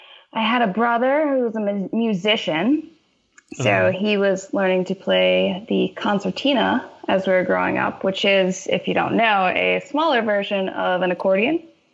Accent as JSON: {"language": "English", "region": "Connecticut", "country": "United States", "said": "I am from Central Connecticut."}